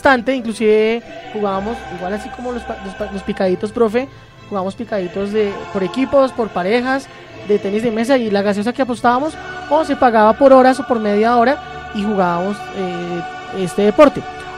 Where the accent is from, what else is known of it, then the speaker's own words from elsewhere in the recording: Floridablanca, Santander, Colombia; De Florida Blanca, sí, señor.